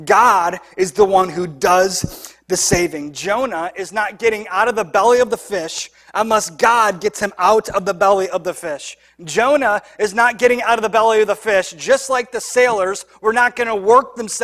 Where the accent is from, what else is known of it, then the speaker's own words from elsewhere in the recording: Hudsonville, Michigan, United States; I grew up in Hudsonville, still live there now.